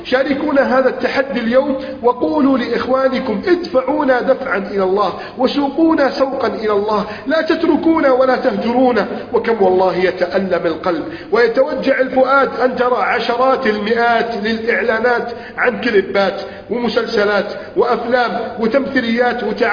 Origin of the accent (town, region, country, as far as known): Egypt